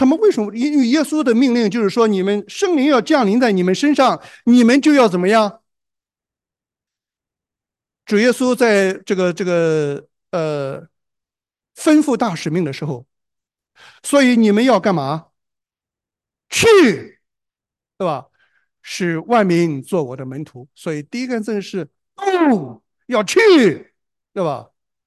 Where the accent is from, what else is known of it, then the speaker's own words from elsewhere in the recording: China; 我是中国人，福音从北京传，我在北京，我的普通话说得很好